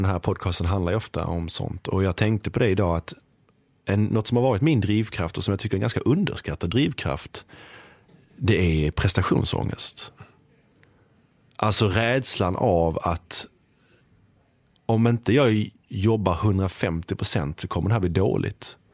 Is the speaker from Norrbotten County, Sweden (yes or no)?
no; Malmö, Skåne, Sweden; Och även i Malmö där jag kommer ifrån liksom.